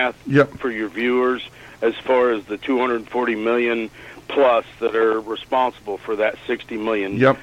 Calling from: Florida, United States; Southern Florida.

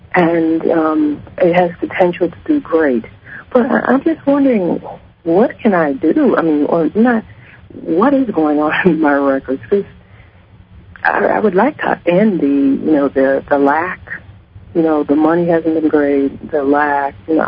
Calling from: Los Angeles, California, United States; I'm calling from California.

